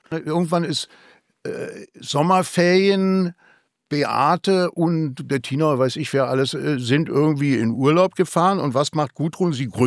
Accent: Berlin, Germany; wenn mich jemand fragt, wo ich herkomme, würde ich als erstes immer sagen Berlin.

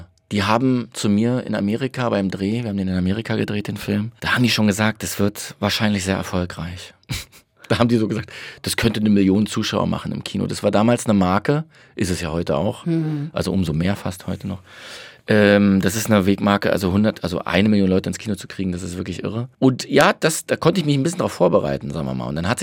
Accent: Berlin, Germany; now in Munich, Germany; Da war ich als Berliner auf dem Fußballplatz 1860-Fan. Das habe ich aber mit dem Umzug nach München verändert.

